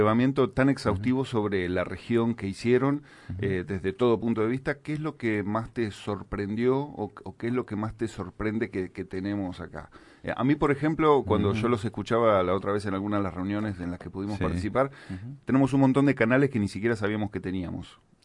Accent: La Plata, Buenos Aires Province, Argentina; nosotros, que somos platenses, que vivimos en La Plata

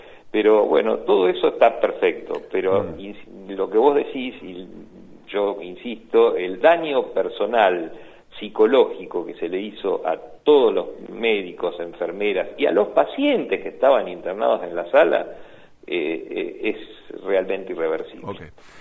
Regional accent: La Plata, Buenos Aires Province, Argentina; now in Lobos, Argentina; yo soy platense, nací, viví en La Plata hasta que me vine a Lobos, estudié en La Plata, hice mi residencia en el Hospital Italiano de La Plata

